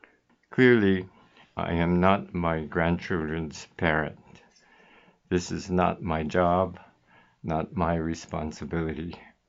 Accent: Aiea, Hawaii, United States; also born or lived in Kona, United States; I was born in Kona, grew up in Aiea, attended University High School in Honolulu, and graduated from Bradley University in Peoria, Illinois.

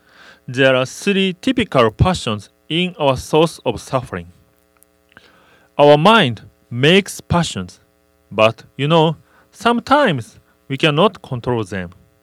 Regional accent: Japan; English is a second language; now in Hawaii, United States; a minister of Hirobetsu. Actually, last year I came to Hawaii from Japan.

